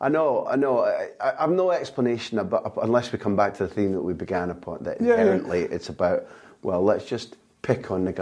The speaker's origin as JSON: {"language": "English", "region": "Scotland", "country": "United Kingdom", "said": "even as a Scot"}